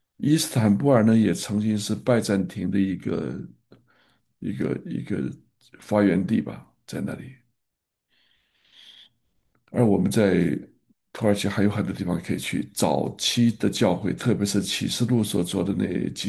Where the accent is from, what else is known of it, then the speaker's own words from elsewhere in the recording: China; 我们中国人的